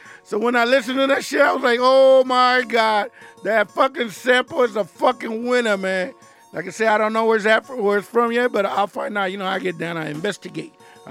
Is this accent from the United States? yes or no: yes; San Francisco, California, United States; now in Richmond, United States; So it's like I grew up in San Francisco, but I live in Richmond now.